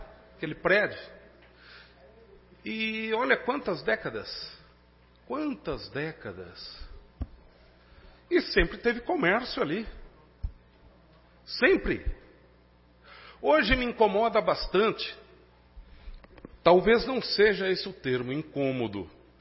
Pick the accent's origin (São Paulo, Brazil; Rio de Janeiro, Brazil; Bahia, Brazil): São Paulo, Brazil; Garça; por ser nascido e criado aqui em Garça, a gente sempre teve muito contato com os vários comerciantes